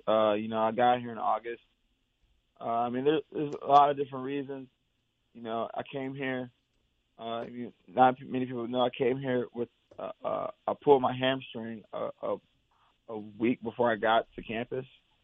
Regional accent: Seattle, Washington, United States; One more step back, because I'm from Seattle. How did I end up at Mizzou?

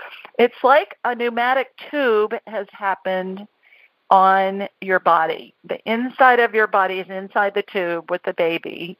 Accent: Worthington, Ohio, United States; Oh, I grew up in Worthington. Did you know that?

